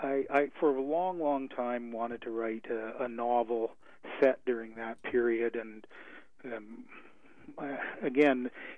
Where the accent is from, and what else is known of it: Canada